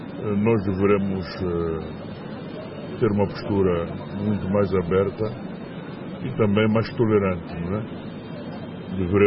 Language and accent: Portuguese; Angola; Eu sou angolano e também sou consumidor.